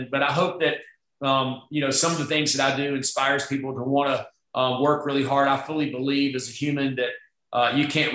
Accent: Alabama, United States; Again, I grew up in Alabama, played football at the University of Alabama.

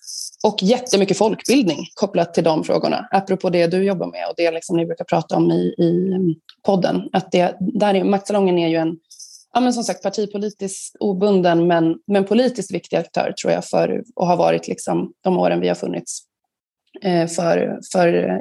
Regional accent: Örebro, Örebro County, Sweden; now in Stockholm, Sweden; Jag är en örebroare i exil i Stockholm sedan typ 12 år.

